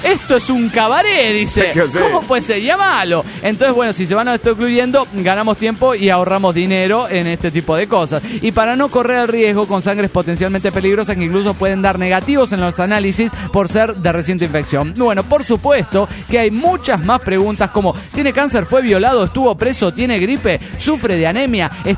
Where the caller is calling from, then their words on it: Toluca, State of Mexico, Mexico; Con la novedad desde Toluca, México